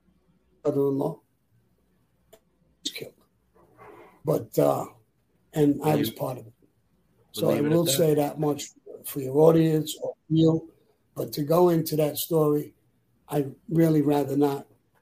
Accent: Brooklyn, New York, United States; And he came from Queens. I came from Brooklyn. It was a different neighborhood. I didn't grow up with him

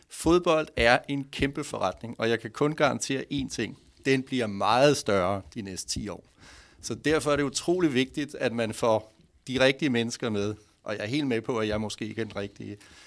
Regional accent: Odense, Region of Southern Denmark, Denmark; fordi i OB eller i Odense har jeg hjemme, og derfor skal jeg støtte den klub, hvor jeg kommer fra.

